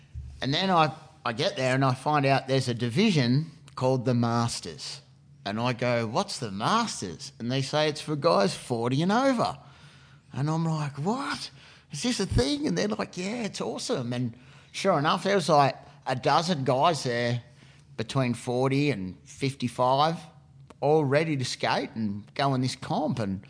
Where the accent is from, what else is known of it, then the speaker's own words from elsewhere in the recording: New South Wales, Australia; But growing up on the Central Coast, we never had a vert ramp.